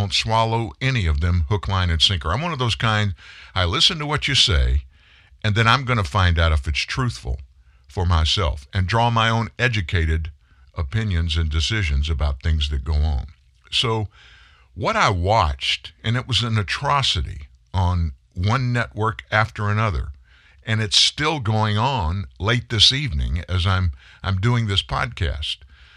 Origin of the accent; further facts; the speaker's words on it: Franklin, Louisiana, United States; I grew up in South Louisiana, hunted and fished, and we ate everything that I killed. And in my family, when we lived in Franklin, we needed meat to be brought